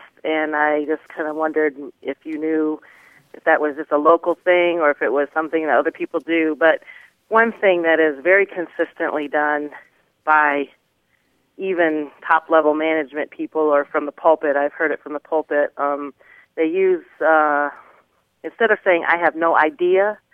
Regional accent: Michigan, United States; moved away as an adult; now in Danville, United States; Well, I was raised in Michigan and came to Kentucky when I was 18 and have lived here ever since for 30-some years.

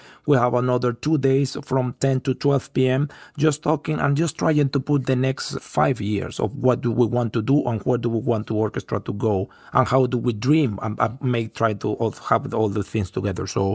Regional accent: Puerto La Cruz, Anzoátegui, Venezuela; English is a second language; I come from Puerto La Cruz and we have sun 365 days a year.

